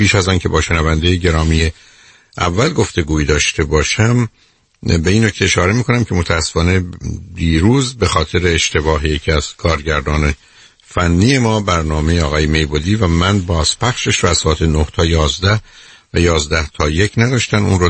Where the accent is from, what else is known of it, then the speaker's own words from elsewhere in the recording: Iran; ما ایرانی هستیم